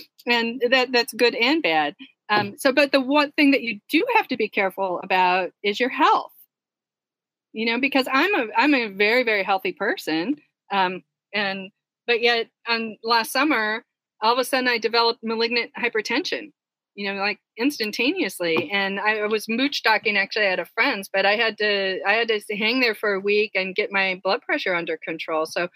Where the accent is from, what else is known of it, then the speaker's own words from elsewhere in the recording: California, United States; fortunately, my home state is California too